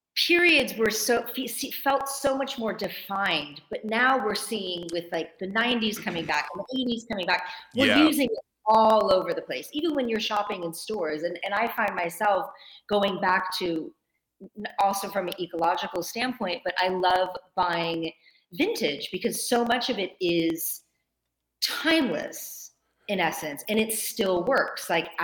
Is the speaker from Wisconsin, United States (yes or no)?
yes; Cedarburg, Wisconsin, United States; now in Los Angeles, United States; I grew up in Cedarburg, Wisconsin. I moved to LA to go to fashion school.